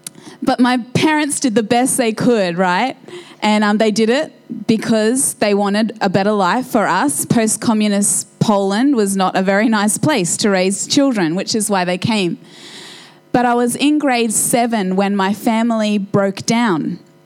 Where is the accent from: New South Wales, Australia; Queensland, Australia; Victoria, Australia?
Queensland, Australia; Brisbane; first language Polish; English is a second language; My mum was pregnant with me when they got off the plane in Brisbane. And my first language was Polish. And mum sent me to school not knowing a word of English.